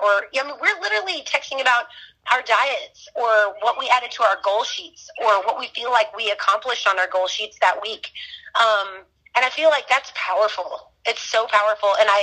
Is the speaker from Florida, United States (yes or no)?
yes; Florida, United States; because I'm from Florida, got to Texas quickly.